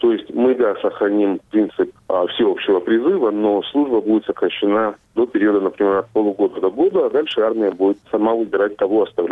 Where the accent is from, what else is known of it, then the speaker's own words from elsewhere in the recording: Georgia; Ну, во-первых, я выходец из Грузии.